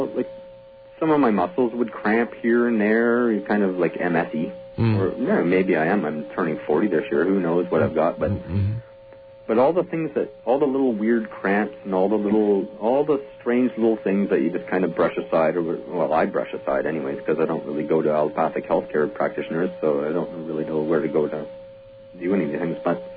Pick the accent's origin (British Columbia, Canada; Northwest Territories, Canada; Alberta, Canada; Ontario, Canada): Ontario, Canada; Brantford; I grew up in Brantford, Ontario, which was the home of the Gretzky's.